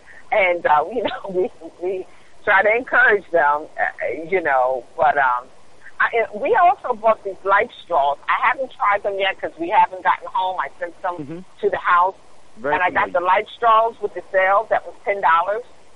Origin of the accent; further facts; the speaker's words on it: Pennsylvania, United States; Because, you know, we're from Pennsylvania, so we wear them, you know.